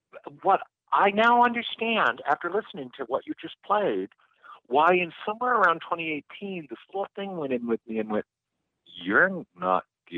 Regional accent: Midwest, United States; The fights I used to get with my family in Oklahoma or Kansas, because I'm from the Midwest originally

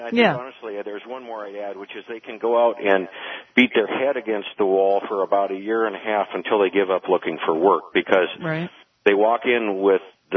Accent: Missoula, Montana, United States; a local call center here that's just come into my hometown of Missoula, Montana

